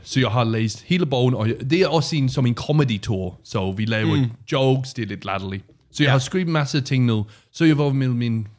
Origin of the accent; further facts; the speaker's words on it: London, United Kingdom; Danish is a second language; jeg kommer fra Syd-London, så vi har vores egen kultur, vi har som Cockney